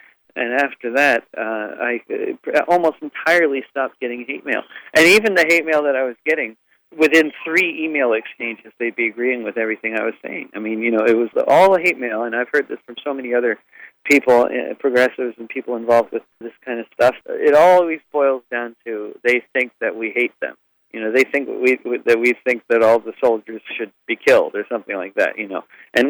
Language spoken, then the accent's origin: English; Connecticut, United States; Well, it's always significant to be in Connecticut for me because I grew up in Connecticut, so I get to come see lots of friends and family every time I'm there.